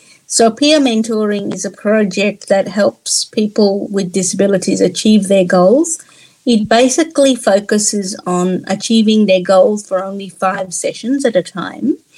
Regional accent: India; born there; moved away; also born or lived in New Zealand / Australia; I was born in India and I moved to New Zealand and Australia

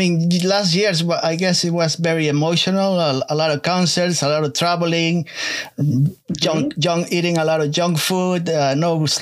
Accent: Galicia, Spain; English is a second language; I'm from Spain and from Galicia, so I should know.

